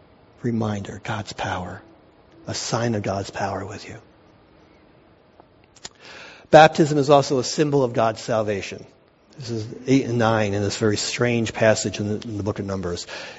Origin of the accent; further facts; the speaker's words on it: Boston, Massachusetts, United States; I was from Boston, had no idea where we were going.